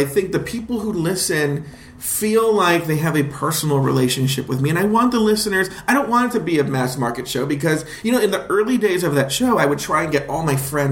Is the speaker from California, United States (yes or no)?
yes; Los Angeles, California, United States; So I'm from Los Angeles originally.